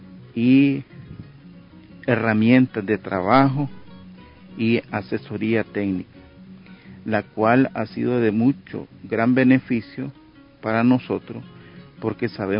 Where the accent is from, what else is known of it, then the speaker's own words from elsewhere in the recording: Niquinohomo, Masaya, Nicaragua; vengo del departamento de Masaya, municipio de Niquinomo, barrio Tierra Blanca, parada La Azucena, 2 kilómetros al norte.